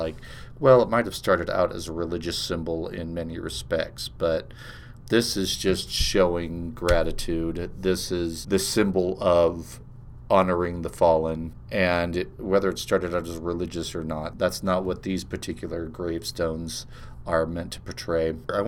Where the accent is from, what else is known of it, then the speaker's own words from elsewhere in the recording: Concord, California, United States; when I was growing up in Concord, California, was kind of off to the side and up on a hill in a park where there was a flag.